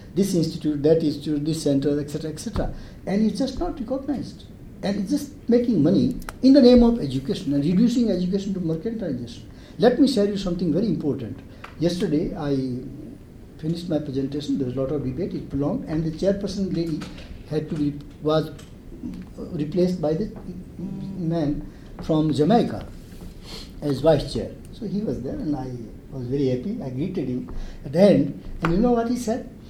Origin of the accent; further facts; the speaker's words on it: India; And I must also share with you my experience as an Indian. In India, today, there is still, unfortunately, what we call the privatization, capitation fee or development fee they call.